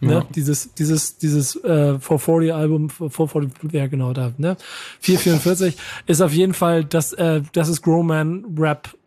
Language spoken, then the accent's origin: German; Hamburg, Germany; Und da muss man als Hamburger einfach mal sagen, habe ich ein bisschen später erst kapiert.